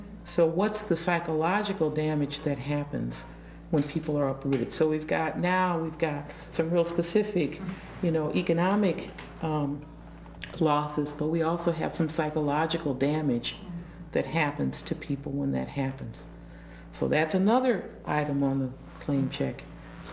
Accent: Illinois, United States; In Illinois, there was a recent lawsuit against the Holiday Inn in my hometown that doesn't have a great history of race relations

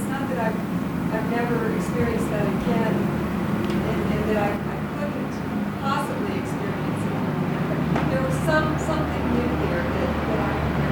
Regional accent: the South, United States; Some of those roles were very entrenched in my childhood because I grew up in the South.

